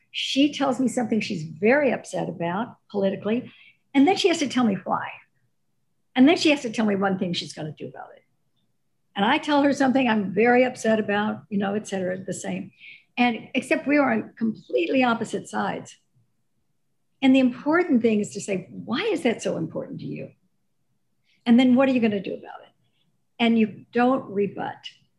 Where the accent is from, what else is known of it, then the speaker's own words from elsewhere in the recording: Dallas, Texas, United States; I'm from Dallas. I think when I was raised Southern Baptist